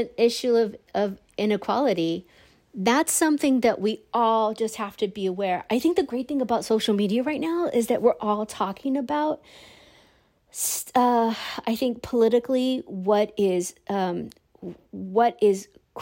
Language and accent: English; California, United States; moved away; And I see like California, my home state, and I also look at what's happening in New York